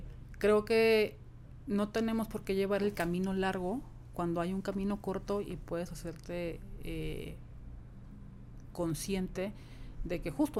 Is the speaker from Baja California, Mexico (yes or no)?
yes; Mexicali, Baja California, Mexico; y pues en mi tierra, con Mexicali